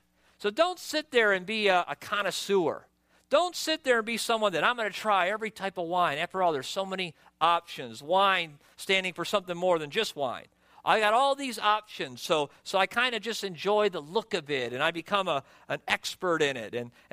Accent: Michigan, United States; I'm from Michigan, we call it pop

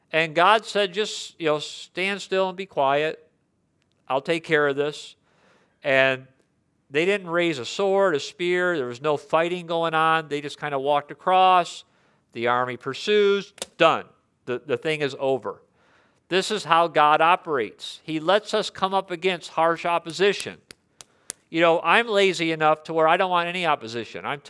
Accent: Michigan, United States; I came from Michigan, and it was a very busy, fast pace, and so I had to downshift a bit.

